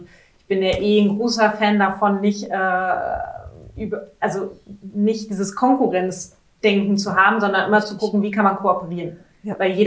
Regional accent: Mecklenburg-Vorpommern, Germany; desto mehr zieht mich das dann auch wieder so in meine Heimat zurück. Und ich merke dann, wie schön oder was du dann eigentlich auch in MV hast.

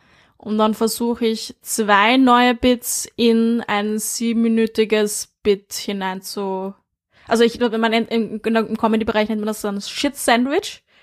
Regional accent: Vienna, Austria; ich bin halt schon in Wien aufgewachsen

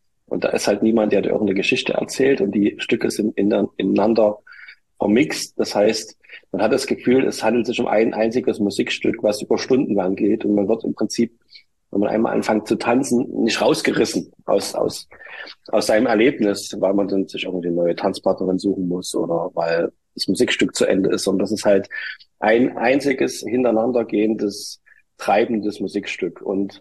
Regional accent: Leipzig, Saxony, Germany; komme aus Leipzig, gebürtiger Leipziger, aber wird es bestimmt am Dialekt hören.

